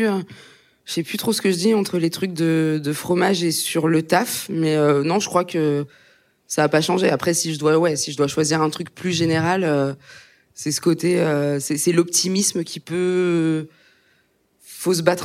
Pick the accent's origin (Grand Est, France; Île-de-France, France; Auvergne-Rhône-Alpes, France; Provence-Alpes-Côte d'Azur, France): Grand Est, France; j'ai fait de l'athlétisme quand j'étais au collège, dans l'Aube, là où j'ai grandi